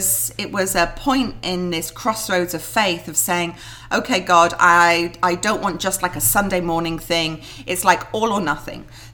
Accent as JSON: {"language": "English", "region": "England", "country": "United Kingdom", "lives_now": "Cambodia", "said": "So yes, originally from England. My family were from Manchester in the north of England"}